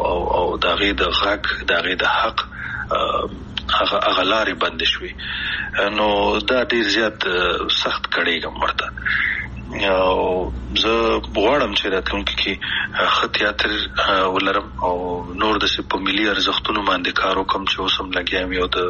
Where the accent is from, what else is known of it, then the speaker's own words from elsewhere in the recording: Afghanistan; مونږ کوم افغانان یو چې خپل خپې وهو کنه، مونږ کوم پښتانه او پتیالي او نومیالي یو